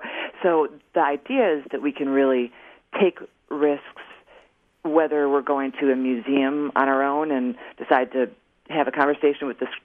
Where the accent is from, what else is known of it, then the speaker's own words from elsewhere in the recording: Chicago, Illinois, United States; I'm actually a fellow Midwesterner. I was born and raised in Chicago